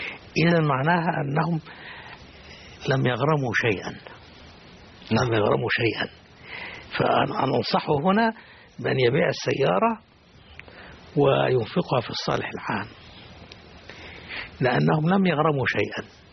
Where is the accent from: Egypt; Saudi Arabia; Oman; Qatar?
Qatar; عندنا في قطر يا أخي الكريم البنوك الإسلامية